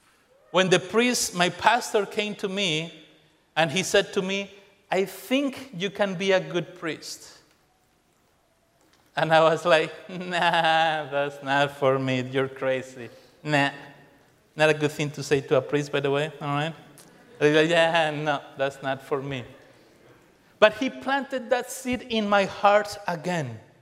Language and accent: English; Colombia; accent: Colombian; English is a second language; I know the accent is kind of German, but it's not. It's Colombian. But I grew up in Colombia, in the mountains of Colombia, in a poor neighborhood and in a poor family.